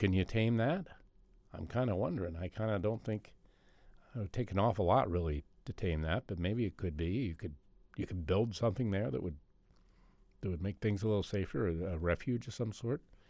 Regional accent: East Coast, United States; now in Alaska, United States; growing up on the East Coast where everything is, it goes back hundreds of years, and moving to Alaska

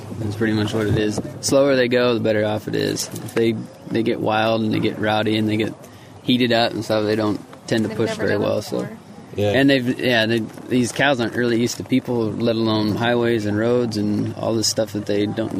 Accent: Nebraska, United States; I'm originally from Nebraska. We do this stuff daily.

